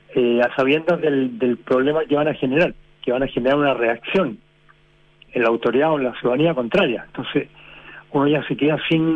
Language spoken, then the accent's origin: Spanish; Santiago, Santiago Metropolitan Region, Chile; born there; Yo nací en el Hospital San Borja, que se demolió para hacer la remodelación San Borja, y que se dejó solamente la iglesia, esta iglesia neogótica